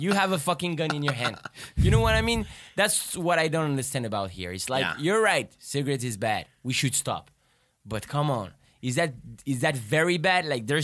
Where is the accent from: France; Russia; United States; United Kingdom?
France; Paris, Île-de-France; no, actually, that wasn't very easy when I was growing up in Paris.